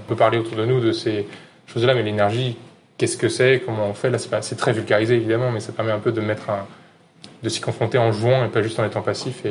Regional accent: Brittany, France; now in Toulouse, France; donc je suis un breton qui est venu s'installer à Toulouse.

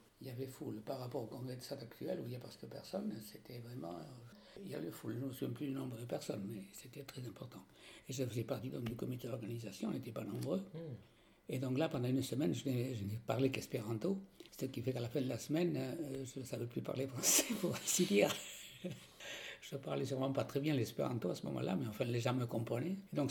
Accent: France; first language Occitan; French is a second language; ma langue maternelle c'était l'occitan de la région. Et à 5 ans, je suis allé au collège, à l'école primaire où il a fallu apprendre le français.

